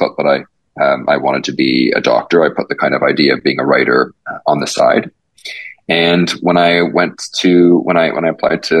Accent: Toronto, Ontario, Canada; I grew up in Toronto, yep. And I spent more years in Toronto than anywhere else.

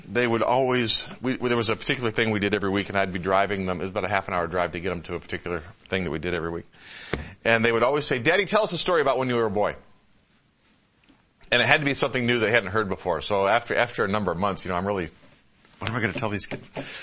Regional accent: Michigan, United States; everybody I knew when I was a kid, I grew up in Michigan, Great Lakes and everything else, everybody knew how to swim.

